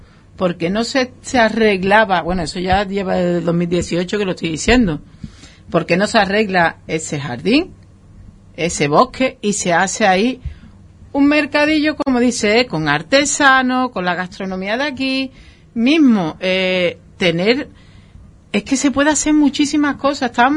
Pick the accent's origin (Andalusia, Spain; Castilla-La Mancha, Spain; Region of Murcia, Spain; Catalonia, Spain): Andalusia, Spain; Huelva; yo vengo de Huelva, ¿vale? De Andalucía.